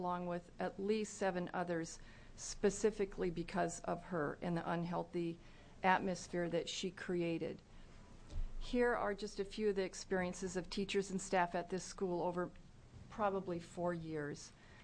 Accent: Portland, Oregon, United States; I'm from Portland, where I grew up.

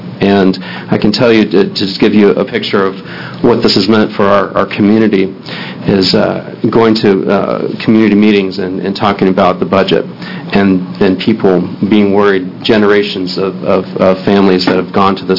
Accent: Columbus, Ohio, United States; now in Corvallis, United States; As far as I come from a large city. I come from Columbus, Ohio.

